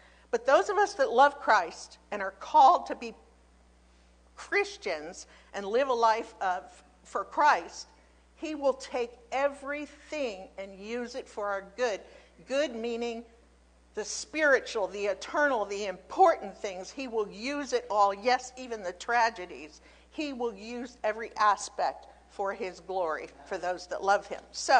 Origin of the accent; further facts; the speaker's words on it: Virginia, United States; also born or lived in Baltimore; when I was born in Baltimore, he was busy building a church that is still in existence today, which is pretty cool, I think. Our family moved to Virginia, and we became horse people. I was raised on a horse farm